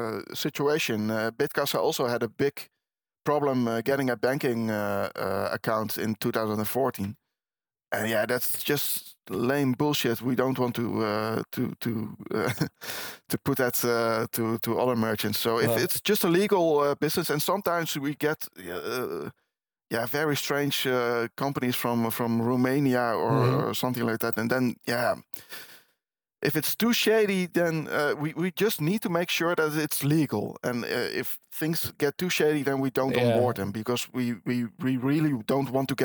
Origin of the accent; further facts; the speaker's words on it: Arnhem, Gelderland, Netherlands; But that's just my hometown where I live. But outside of Arnhem